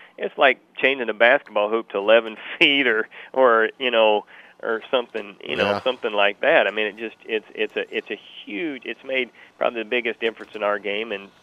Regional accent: Midwest, United States; I grew up in the Midwest

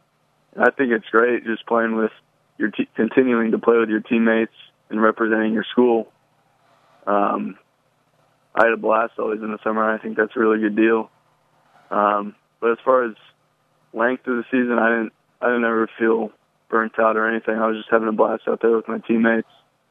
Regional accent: Lincoln, Nebraska, United States; Yeah, I mean, obviously, growing up in Lincoln, being a huge fan of the Huskers my whole life, that was my number one goal, is to be here out of high school.

